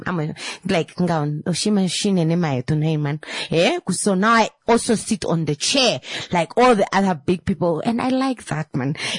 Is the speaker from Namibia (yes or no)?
yes; Namibia